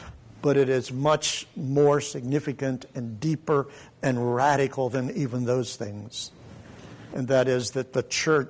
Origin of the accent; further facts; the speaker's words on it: Pennsylvania, United States; We sang it growing up in the Little Alliance Church in southwestern Pennsylvania.